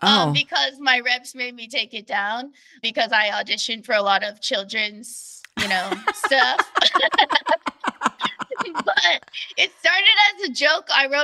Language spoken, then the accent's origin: English; California, United States; I grew up in Orange County.